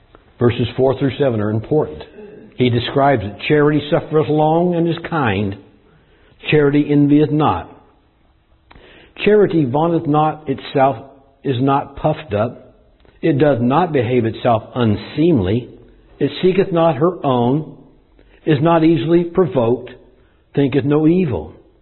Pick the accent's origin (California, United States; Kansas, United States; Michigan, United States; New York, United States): Kansas, United States; Wichita; moved away as an adult; now in Texas, United States; When we came down from Texas, from Wichita, Kansas, we came down here to consider to go to Bible college at Arlington Baptist College.